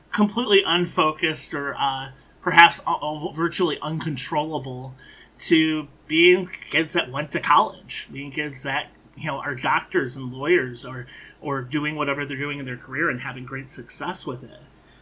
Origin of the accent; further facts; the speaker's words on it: Grand Ledge, Michigan, United States; a top program in a rural community where I grew up in Grand Ledge, Michigan, that is not what most people would consider to be a very wealthy part of the state